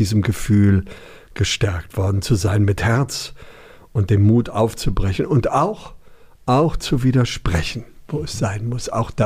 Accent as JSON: {"language": "German", "town": "Hanover", "region": "Lower Saxony", "country": "Germany", "tie": "born or raised there", "said": "Hannover ist ja meine Heimatstadt"}